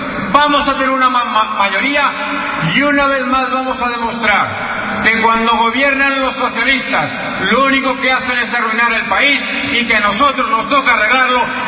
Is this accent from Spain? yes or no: yes; Spain; yo hablaba como un español esperanzado pero también preocupado